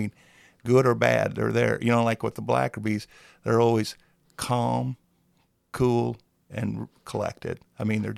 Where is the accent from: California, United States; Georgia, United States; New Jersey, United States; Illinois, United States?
Illinois, United States; Calhoun; now in Jerseyville, United States; just growing up in Calhoun, but being in, you know, almost 40 years here in Jerseyville